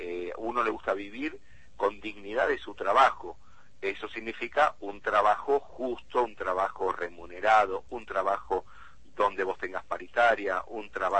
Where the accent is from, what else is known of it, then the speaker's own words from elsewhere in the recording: Málaga, Andalusia, Spain; born there; moved away; nací en España